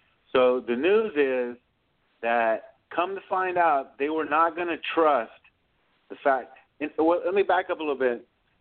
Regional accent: Louisiana, United States; I'm a Cajun from South Louisiana

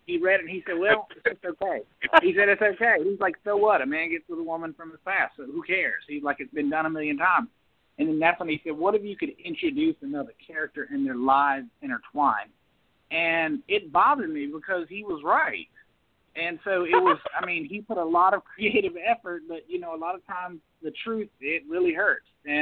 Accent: Georgia, United States; But where I grew up in Georgia, I was writing it from the memory of a stadium that we did have.

